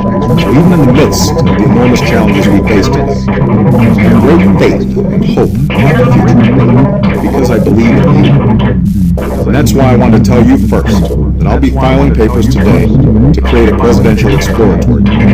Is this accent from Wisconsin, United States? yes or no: no; Illinois, United States; in my home state of Illinois, I'll share my plans with my friends, neighbors, and fellow Americans.